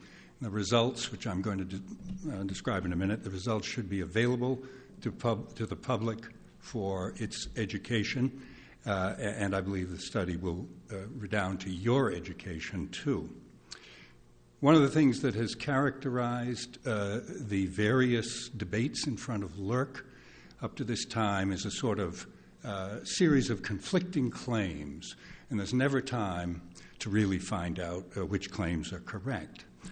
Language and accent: English; Phillips, Maine, United States; I'm from Phillips, and I'm here to urge you to turn down this application for the Sisk wind project